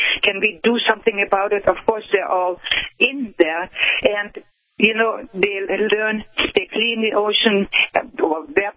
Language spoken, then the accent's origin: English; Poland; now in United States; And my home was in what is now Poland, and it's a beautiful country. And then I grew up in the West and became a kindergarten teacher, taught there for a while, and then I immigrated to the United States in 64